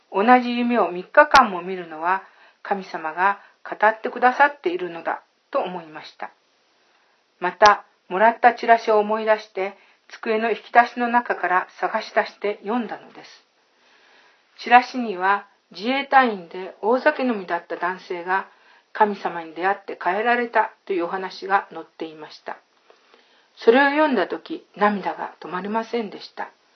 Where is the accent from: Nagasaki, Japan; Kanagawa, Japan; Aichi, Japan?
Aichi, Japan; 私は愛知県出身ですが